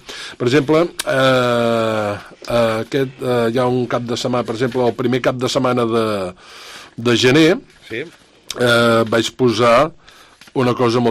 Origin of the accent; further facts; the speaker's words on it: Salt, Catalonia, Spain; ja que soc de Girona, bueno, de Salt